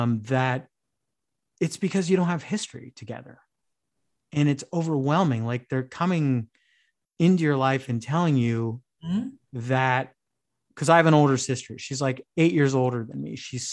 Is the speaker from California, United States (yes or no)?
yes; Escondido, California, United States; It was in San Diego, a little town called, a big town now, called Escondido.